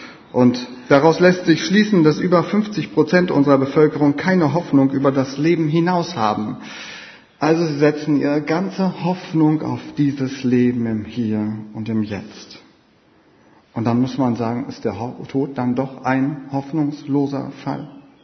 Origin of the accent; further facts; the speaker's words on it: Lower Saxony, Germany; born there; Ich bin 52 Jahre alt, bin gebürtiger Ostfriese, lebe seit über 20 Jahren am Niederrhein